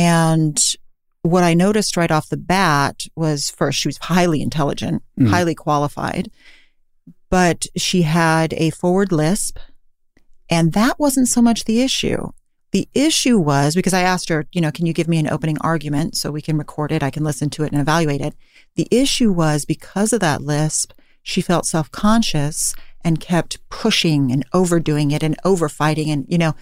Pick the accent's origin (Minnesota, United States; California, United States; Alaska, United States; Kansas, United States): California, United States; Davis; now in San Francisco, United States; I'm from Davis, California, originally. I've lived in San Francisco for about 20 years.